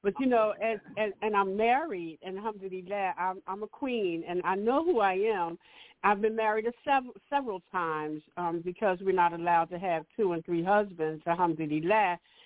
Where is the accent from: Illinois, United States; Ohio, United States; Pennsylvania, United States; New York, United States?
Pennsylvania, United States; Philadelphia; from Philadelphia, PA